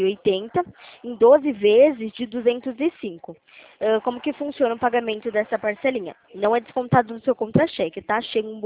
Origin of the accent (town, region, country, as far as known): Limeira, São Paulo, Brazil